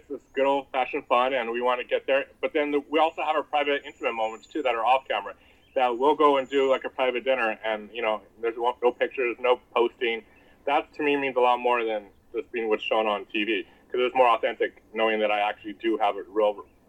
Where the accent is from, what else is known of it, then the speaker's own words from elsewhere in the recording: Albuquerque, New Mexico, United States; So I come from Albuquerque, New Mexico. I did hair out there, and I still do hair out there. I go back and forth from LA to Albuquerque once a month.